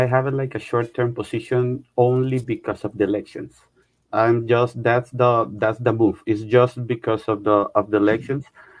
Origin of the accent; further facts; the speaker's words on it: Barranquilla, Atlántico, Colombia; English is a second language; From Colombia, South America.